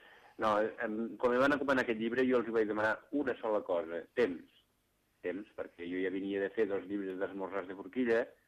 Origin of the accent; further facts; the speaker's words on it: Sarroca, Catalonia, Spain; Sí, al meu poble, a Sarroca, per exemple